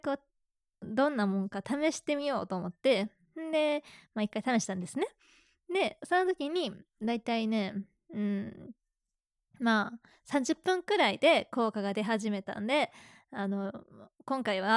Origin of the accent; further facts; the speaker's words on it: Kansai, Japan; accent: Kansai dialect; 関西人なので、基本は関西弁なんですけど